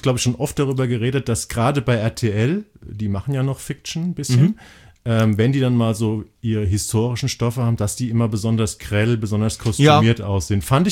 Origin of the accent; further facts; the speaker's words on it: Hesse, Germany; Ich komme aus Hessen.